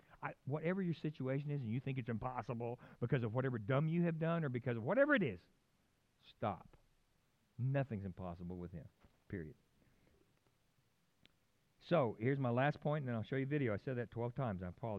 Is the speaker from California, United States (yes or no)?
yes; California, United States; moved away; also born or lived in Oklahoma; I went back on staff, and I guess because I was from California